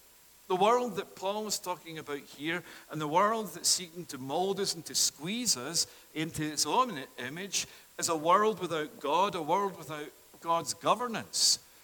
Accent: Scotland, United Kingdom; now in Canada; as my accent tonight tells you, that I'm not by birth Canadian, but it is that I come from Scotland

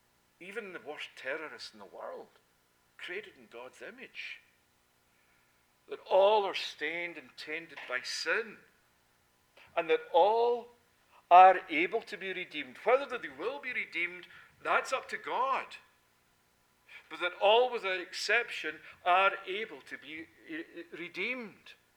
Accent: Scotland, United Kingdom; No, I'm from Scotland.

